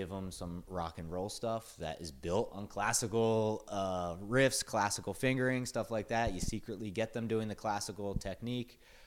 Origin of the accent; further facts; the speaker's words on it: Philadelphia, Pennsylvania, United States; also born or lived in Florida; I was born on the East Coast, the Philadelphia area. Grew up there the majority of my life. Spent some years early childhood in Florida, but the majority in Philadelphia.